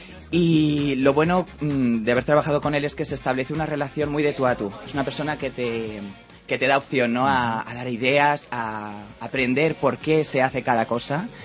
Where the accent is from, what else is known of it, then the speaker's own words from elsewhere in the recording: Madrid, Community of Madrid, Spain; soy de Madrid y tengo 20 años y en esta ciudad es pues donde vivo, donde salgo con mi gente